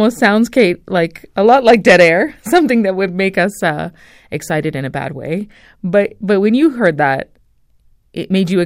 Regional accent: Vancouver, British Columbia, Canada; You know, I grew up in Vancouver, and of course there were earthquake drills and discussions about the big one always.

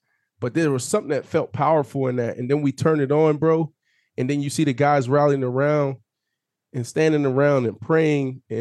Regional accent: Pittsburgh, Pennsylvania, United States; You know, I'm from Pittsburgh, right?

